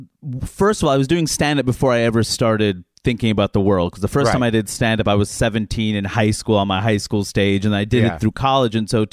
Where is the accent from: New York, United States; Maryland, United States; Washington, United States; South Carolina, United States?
New York, United States; And I'm a New Yorker, so that's scary.